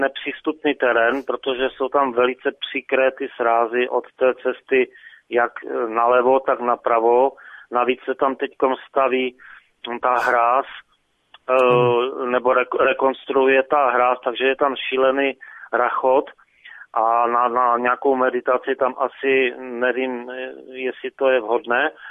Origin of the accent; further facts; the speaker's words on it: Ostrava, Moravian-Silesian Region, Czechia; protože jsem z Ostravy